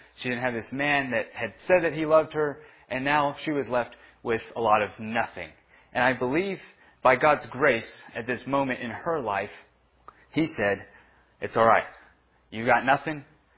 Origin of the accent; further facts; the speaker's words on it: Hawaii, United States; I grew up in Hawaii with a lot of islanders and Asian people, and then I have this Canadian mom and a Texan dad, right? And for some reason, my dad decided he wanted to move back to Texas, right?